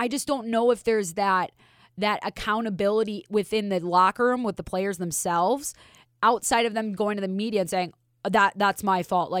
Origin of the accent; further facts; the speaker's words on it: Minnesota, United States; now in Las Vegas, United States; And I'm from Minnesota, but we're both in Vegas.